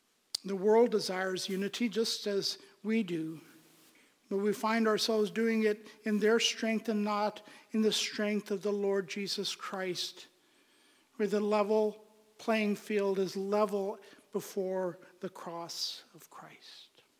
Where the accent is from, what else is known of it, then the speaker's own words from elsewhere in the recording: Pakistan; I'm from Pakistan.